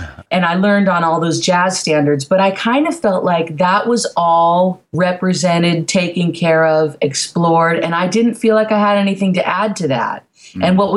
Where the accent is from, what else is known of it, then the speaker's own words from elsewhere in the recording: California, United States; And we grew up, Josh and I grew up in the Bay Area in Marin County.